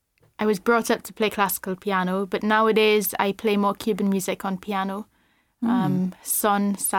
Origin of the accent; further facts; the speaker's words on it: Trinidad & Tobago; I think I was very lucky in that I came from Trinidad and Tobago. So when I was younger, there was a lot of music around me all the time.